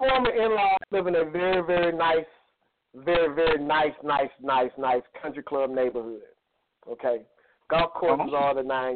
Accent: Georgia, United States; I'm from Georgia. I'm just interested.

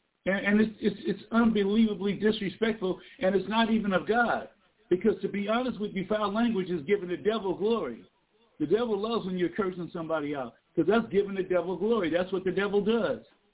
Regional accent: Los Angeles, California, United States; So it's in my hometown, yes, Los Angeles, California.

